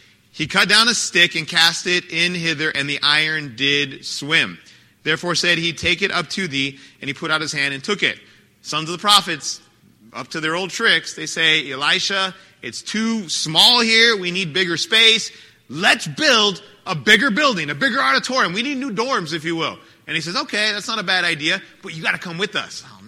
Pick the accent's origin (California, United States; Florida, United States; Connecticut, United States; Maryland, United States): California, United States; Well, I'm from Southern California. I don't go camping.